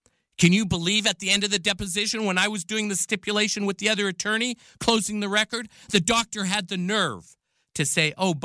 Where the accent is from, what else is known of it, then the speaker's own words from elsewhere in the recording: Canada; I'm just some Canadian kid who's just trying to learn about the world